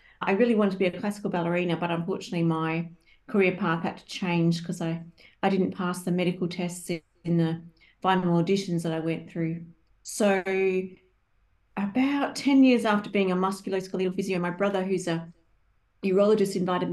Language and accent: English; Perth, Western Australia, Australia; Well, I'm a physiotherapist from Perth, Western Australia, and I have scoliosis, which is quite severe.